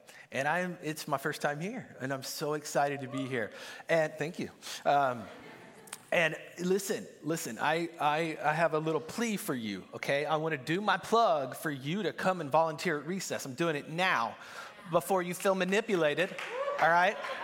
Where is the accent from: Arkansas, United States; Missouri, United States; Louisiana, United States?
Arkansas, United States; I don't know California. I'm from Arkansas, so bear with me.